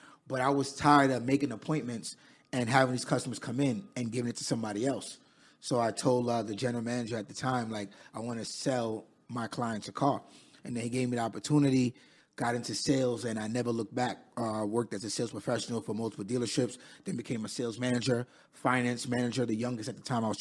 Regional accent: Queens, New York, United States; I'm from Queens, New York, raised in Queens.

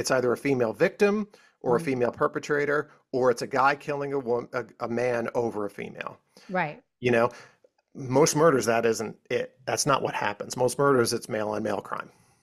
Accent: New York, United States; and I'm from Long Island

